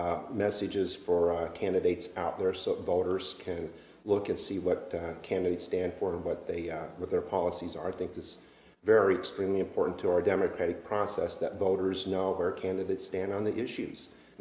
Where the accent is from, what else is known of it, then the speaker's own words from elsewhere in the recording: Michigan, United States; But I grew up in Michigan. So mm-hmm. I'm an alumni of Michigan State University